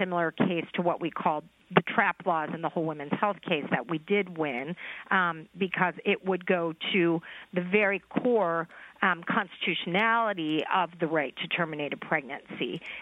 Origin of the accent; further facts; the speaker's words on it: Texas, United States; I'm a Texan. I'm from Texas.